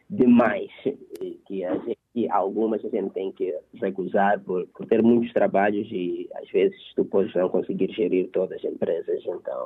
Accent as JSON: {"language": "Portuguese", "town": "Cuamba", "region": "Niassa", "country": "Mozambique", "tie": "born or raised there", "said": "Eu sou natural de Kwamba, Niassa, Moçambique."}